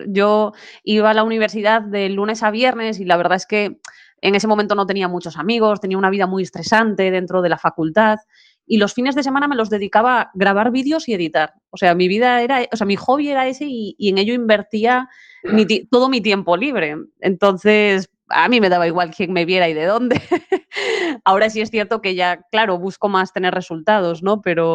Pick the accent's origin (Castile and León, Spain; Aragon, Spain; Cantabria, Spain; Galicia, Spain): Galicia, Spain; A Coruña; yo soy de Coruña y bueno, medio coruñesa, medio ferrolana, entonces siempre hablé español, pero desde hace unos años intento, siempre que puedo, hablar gallego